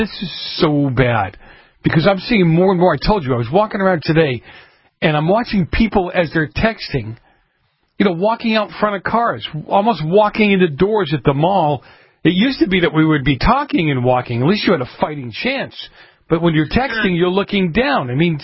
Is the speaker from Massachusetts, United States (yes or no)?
yes; Boston, Massachusetts, United States; Well, growing up in Boston, my dad used to say, you know, you keep your cash in your front pocket.